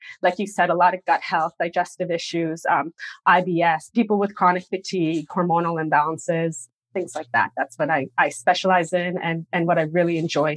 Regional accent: Toronto, Ontario, Canada; So I am from Toronto. I've been born and raised here.

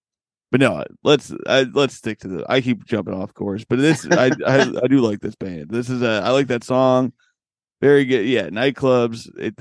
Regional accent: Bloomington, Indiana, United States; now in California, United States; I am of course from Bloomington, Indiana. Now I'm a California boy and I can't even remember those days.

